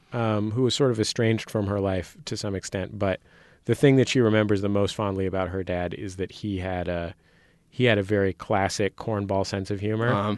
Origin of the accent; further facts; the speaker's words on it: San Francisco, California, United States; I grew up in San Francisco